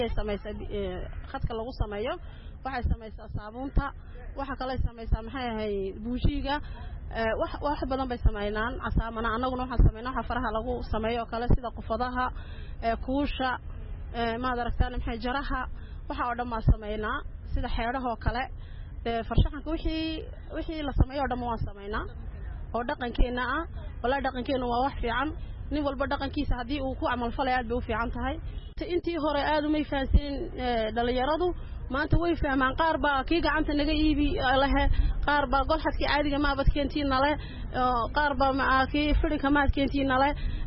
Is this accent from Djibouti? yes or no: yes; Ali Sabieh, Ali Sabieh Region, Djibouti